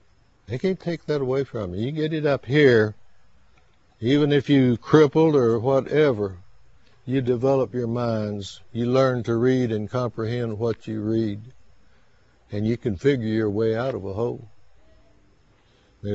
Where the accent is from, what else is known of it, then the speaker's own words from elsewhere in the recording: Round Rock, Texas, United States; born there; Yes. I was born in Round Rock, Texas, right, just about 18 miles north of Austin.